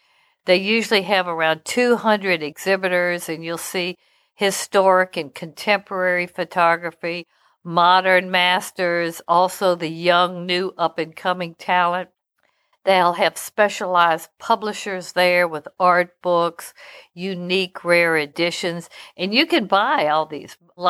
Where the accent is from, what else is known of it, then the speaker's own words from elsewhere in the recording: Louisiana, United States; and you know, I'm from Louisiana, so we have a lot of sayings